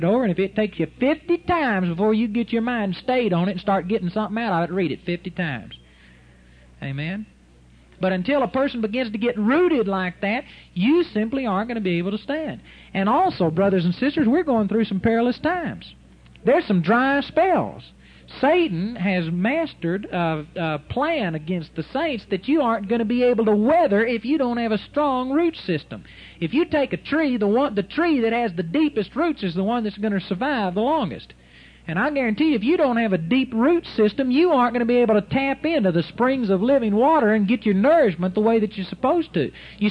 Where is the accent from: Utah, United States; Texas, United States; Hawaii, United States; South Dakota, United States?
Texas, United States; Arlington; my mother, in my mother's yard where I grew up in Arlington, Texas, we got pecan trees.